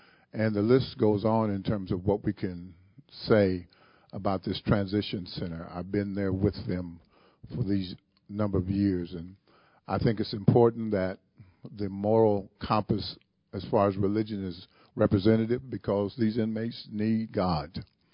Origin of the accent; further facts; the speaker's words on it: Peoria, Illinois, United States; Born and raised in Peoria all my life